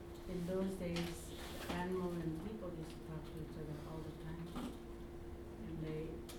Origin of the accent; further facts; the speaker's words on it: Alaska, United States; because I'm from Alaska too, in my culture